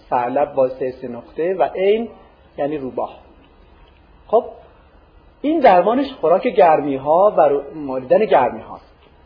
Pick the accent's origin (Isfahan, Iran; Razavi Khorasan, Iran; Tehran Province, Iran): Isfahan, Iran; Kashan; now in Qom, Iran; گفت کجایی هستی؟ گفتم … لکن در قم درس می‌خونم.